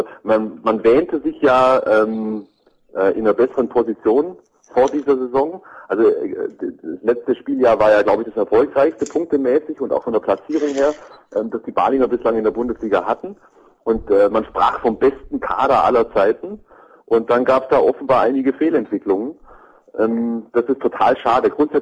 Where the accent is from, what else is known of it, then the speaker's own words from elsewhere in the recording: Baden-Württemberg, Germany; Ich bin Schwabe.